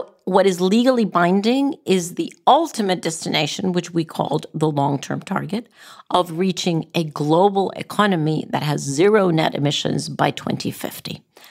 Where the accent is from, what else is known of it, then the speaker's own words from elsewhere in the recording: Costa Rica; So even in Costa Rica, my home country, 2015 plus 5 is 2020.